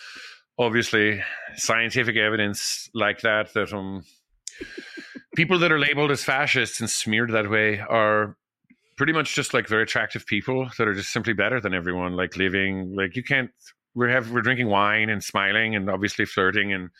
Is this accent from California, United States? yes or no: no; Vermont, United States; I'm from Vermont. I sometimes riff